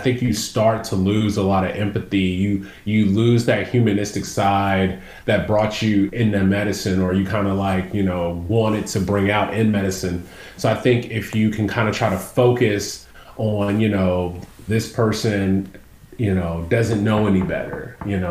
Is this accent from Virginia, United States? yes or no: no; Huntsville, Alabama, United States; But I loved it, man. I loved growing up in Alabama. I lived in a small town, and then we moved into the city, which it's not really like a crazy city.